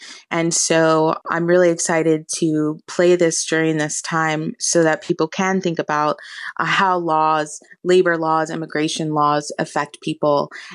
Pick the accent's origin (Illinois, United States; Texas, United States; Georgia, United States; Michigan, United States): Texas, United States; Austin; really changing the landscape of my hometown of Austin.